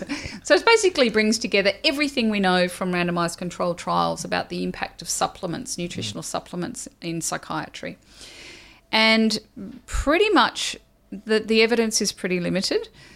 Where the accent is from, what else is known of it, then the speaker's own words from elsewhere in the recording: Australia; now in United Kingdom; And I'm Australian, so I get to do that.